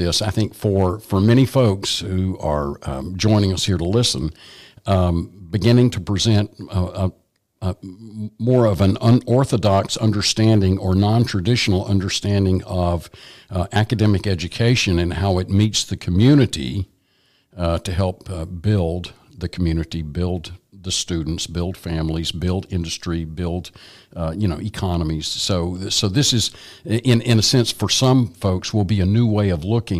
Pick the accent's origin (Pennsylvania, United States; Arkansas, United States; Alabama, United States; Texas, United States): Alabama, United States; Proudly born and raised in Alabama, a veteran, community citizen